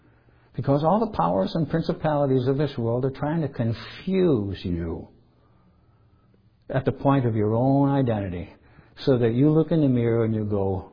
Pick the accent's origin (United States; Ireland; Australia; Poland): Ireland; okay, I'm an Irish hillbilly.